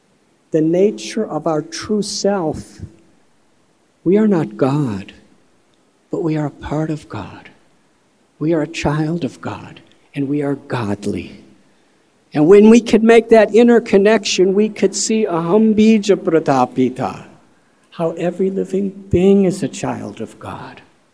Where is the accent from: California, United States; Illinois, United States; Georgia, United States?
Illinois, United States; Chicago; I'm from Chicago.